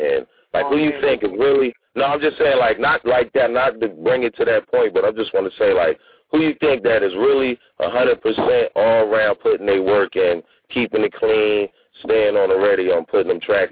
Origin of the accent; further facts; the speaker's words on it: Queens, New York, United States; I'm from Queens, but I come through North and Southwest